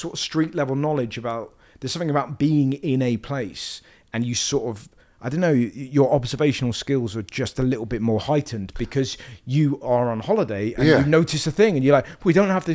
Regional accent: England, United Kingdom; doing a 400 seater in New York as an English person is so fucking exciting.

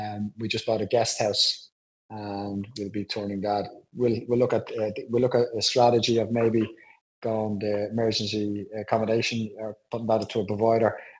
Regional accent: Dublin, Leinster, Ireland; I'm from Dublin, the city close to the city centre of Dublin. 52 years of age.

